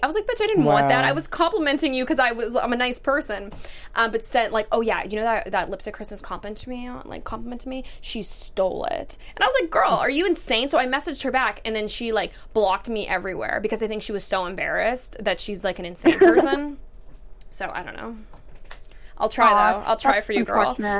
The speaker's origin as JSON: {"language": "English", "region": "Massachusetts", "country": "United States", "said": "I'm from Massachusetts, and I'm still like that."}